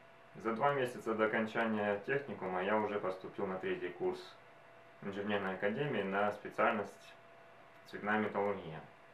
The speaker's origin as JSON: {"language": "Russian", "country": "Ukraine", "said": "я из Украины, живу в городе Запорожье."}